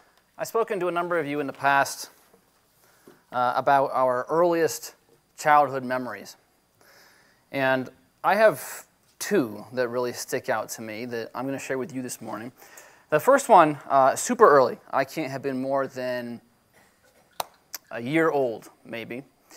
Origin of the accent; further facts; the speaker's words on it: California, United States; born there; So I was born in California, and when I was about 1 year old, we, I suppose, visited, Disneyland.